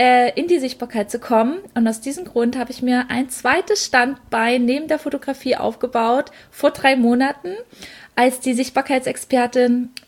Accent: Dessau, Saxony-Anhalt, Germany; born there; ich komme gebürtig aus Dessau

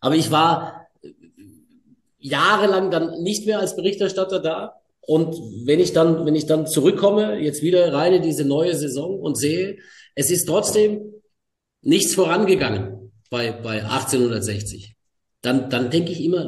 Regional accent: Baden-Württemberg, Germany; Ich komme aus der Nähe von Stuttgart, da bin ich aufgewachsen, groß geworden

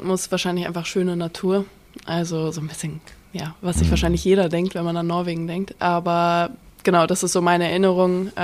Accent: Bad Soden am Taunus, Hesse, Germany; Ja, ich bin im Taunus groß geworden, vor Frankfurt, wie gesagt, sehr schöne Kindheit.

